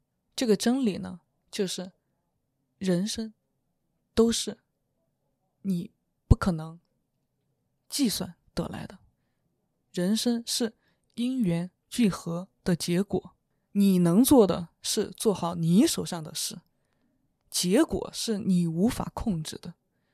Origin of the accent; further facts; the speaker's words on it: Chengdu, Sichuan, China; 但是因为我从小就在成都长大